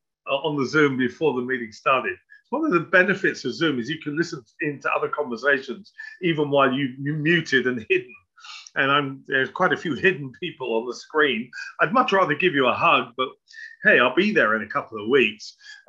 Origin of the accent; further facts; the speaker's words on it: Hackney, London, United Kingdom; I grew up in East London. I was born and raised in Hackney.